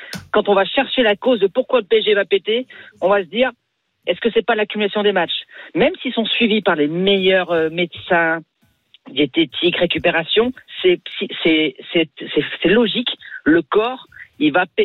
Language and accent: French; France; parce que je suis français